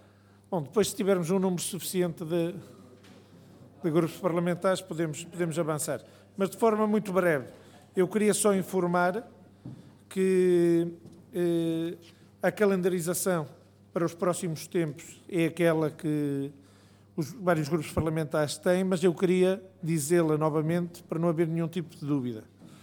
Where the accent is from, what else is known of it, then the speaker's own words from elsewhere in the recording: Bavaria, Germany; accent: Bavarian; É o meu alemão. É que o meu sotaque é da Baviera